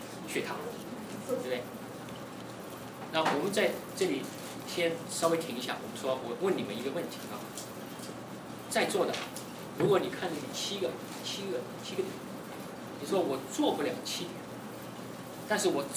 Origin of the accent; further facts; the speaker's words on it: China; now in United States; 特别是我们都是中国人，对不对？我们关心我们自己在美国的中国人